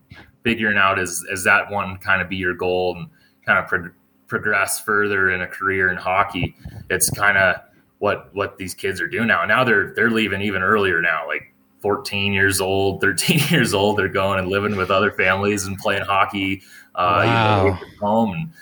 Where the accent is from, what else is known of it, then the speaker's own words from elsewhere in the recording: Colorado Springs, Colorado, United States; I growing up in Colorado Springs here, I basically was playing hockey or fishing.